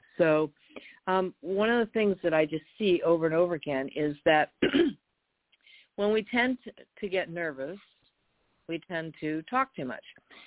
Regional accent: California, United States; from Northern California

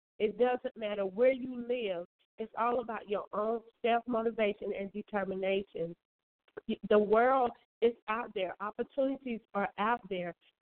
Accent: South Carolina, United States; And here I am coming from South Carolina, just starting to get my feet wet

